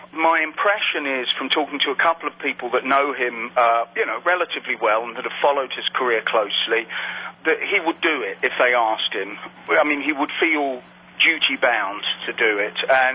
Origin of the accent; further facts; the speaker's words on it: England, United Kingdom; But that's probably because I'm English.